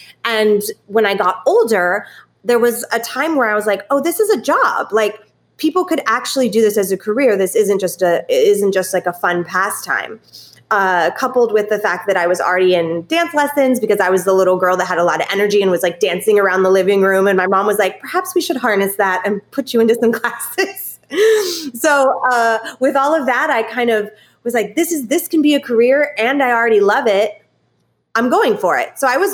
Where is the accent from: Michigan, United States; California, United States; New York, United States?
California, United States; I am originally from California.